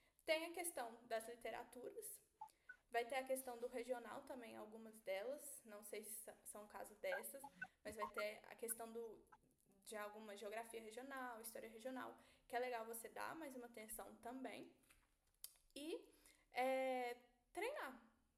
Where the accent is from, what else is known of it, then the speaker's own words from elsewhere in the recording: Belo Horizonte, Minas Gerais, Brazil; eu sou de BH também, e eu sei que aqui a gente não tem tanto essa cultura do vestibular tradicional